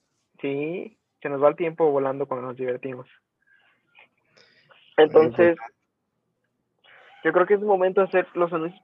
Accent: Aguascalientes, Mexico; nosotros somos de Aguascalientes.

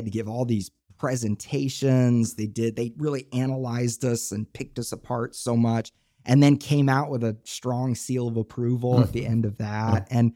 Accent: Tulsa, Oklahoma, United States; I was raised in Tulsa, Oklahoma.

